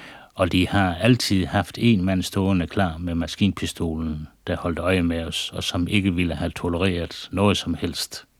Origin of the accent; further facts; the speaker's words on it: Toftlund, Region of Southern Denmark, Denmark; at sige til ham, jeg er fra Toftlund.